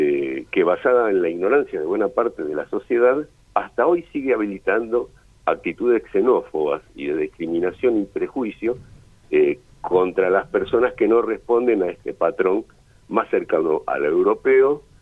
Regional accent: Argentina; nosotros como argentinos

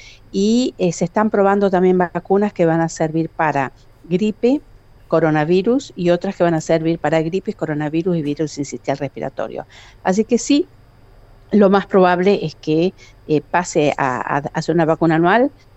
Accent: Trenque Lauquen, Buenos Aires Province, Argentina; Hospital Municipal de Trenquelauquen, que es de donde yo soy, nacida

